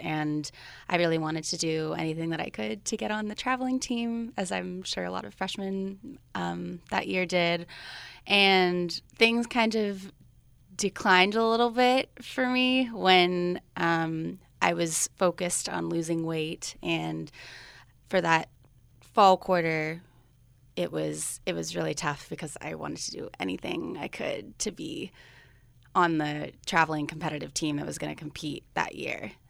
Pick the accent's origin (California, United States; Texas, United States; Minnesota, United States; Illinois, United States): California, United States; Sunnyvale